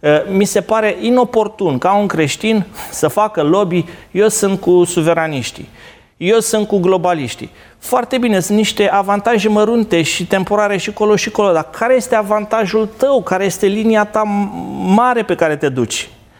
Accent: Romania; Noi, ca români, am trecut prin multe, o să trecem și prin asta.

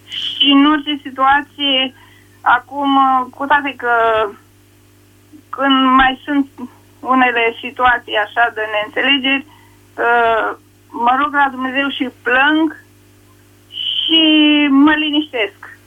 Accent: Colonești, Olt County, Romania; Eu sunt din Comuna Colonești, din comunitatea Mărghia

